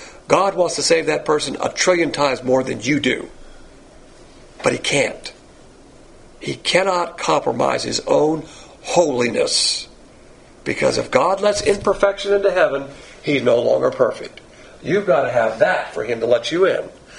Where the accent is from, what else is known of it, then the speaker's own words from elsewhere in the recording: the South, United States; That's the worst type of lie you can have as a Southerner.